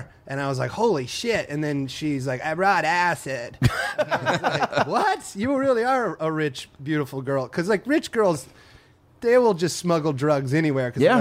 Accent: Iowa, United States; I grew up in Iowa, never really left Iowa.

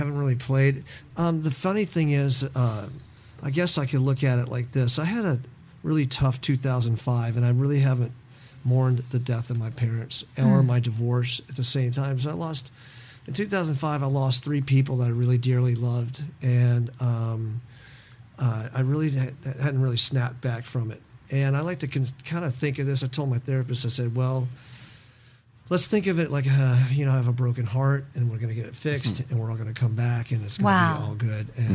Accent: Houston, Texas, United States; also born or lived in Lubbock / Fullerton; I was raised in Houston, Southern California, lived in Fullerton from 68 to 74

